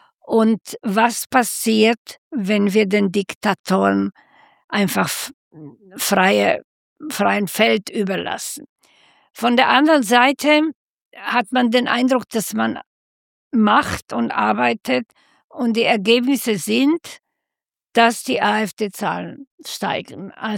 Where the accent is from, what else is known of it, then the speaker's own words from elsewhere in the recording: Slovakia; now in Germany; das ist ja meine alte Heimat